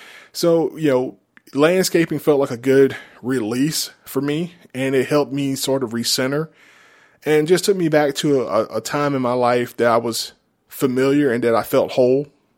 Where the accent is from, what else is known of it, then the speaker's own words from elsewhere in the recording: Georgia, United States; You know, I grew up in South Georgia. I grew up in rural South Georgia. So I lived around farms and I was always outside in the country.